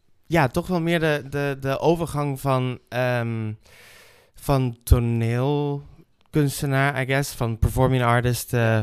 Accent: Venezuela; moved away as an adult; also born or lived in Ede / Arnhem; now in Amsterdam, Netherlands; Ik ben in Venezuela geboren in 1993. Ik heb daar tot mijn 18e gewoond. Ik ben in 2012 naar Nederland verhuisd. Ik heb in Ede gewoond, toen in Arnhem. Daar 2 jaar. Ik ben naar Amsterdam verhuisd

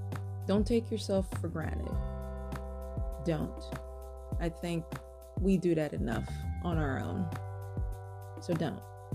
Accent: Miami, Florida, United States; I was raised in Miami. Yep, that 305.

